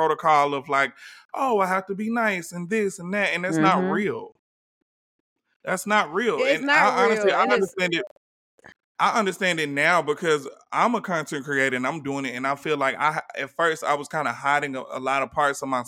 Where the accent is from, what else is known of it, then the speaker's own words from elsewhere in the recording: Atlanta, Georgia, United States; I don't want the Valley Girl voice. I'm from the West Side, boo. That's Atlanta.